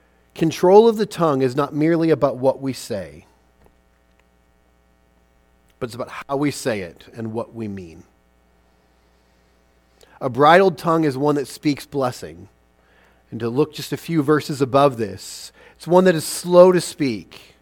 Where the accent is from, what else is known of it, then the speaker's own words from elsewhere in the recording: Midwest, United States; but I grew up in the Midwest, and what I've learned of Midwest nice is often it's partnered with a heavy layer of sarcasm